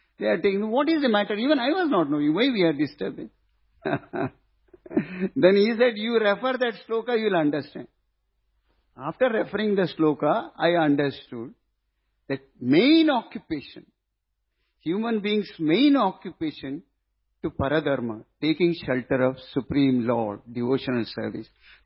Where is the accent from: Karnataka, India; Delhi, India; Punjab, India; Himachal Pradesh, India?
Karnataka, India; Since I am from Karnataka, they have sent me to Karnataka.